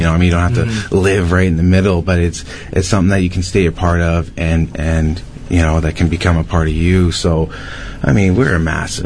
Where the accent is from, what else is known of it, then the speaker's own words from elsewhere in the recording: Burnaby, British Columbia, Canada; also born or lived in New Westminster, Canada; I grew up in Burnaby and New West, so, I mean, it was just kind of suiting.